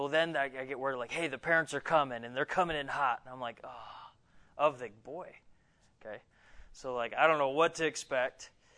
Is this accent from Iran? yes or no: no; Buffalo, New York, United States; Now, I grew up right outside Buffalo. We fought for fun.